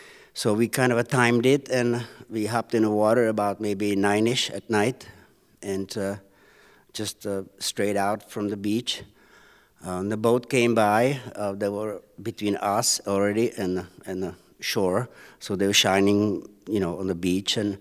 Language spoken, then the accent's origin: English; Karlovy Vary, Karlovy Vary Region, Czechia; I'm from Karlsbad, Karlovy Vary, by German border.